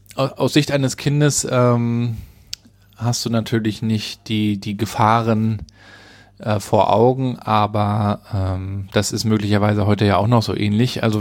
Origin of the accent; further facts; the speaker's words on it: Rostock, Mecklenburg-Vorpommern, Germany; ich bin in Rostock in der Südstadt geboren worden. Meine Eltern sind auch noch in Warnemünde geboren, wo ich dann auch aufgewachsen bin.